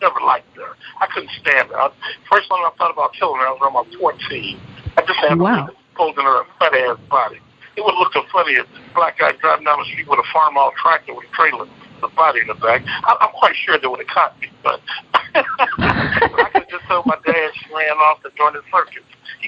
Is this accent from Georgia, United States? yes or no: no; Tuscaloosa, Alabama, United States; born there; Okay, I was born in Tuscaloosa, Alabama.